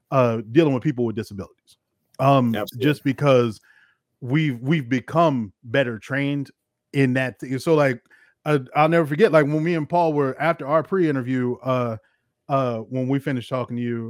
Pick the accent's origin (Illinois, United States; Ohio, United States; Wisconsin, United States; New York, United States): Ohio, United States; Cincinnati; also born or lived in Louisville; I was born in Louisville, Kentucky, but raised in Cincinnati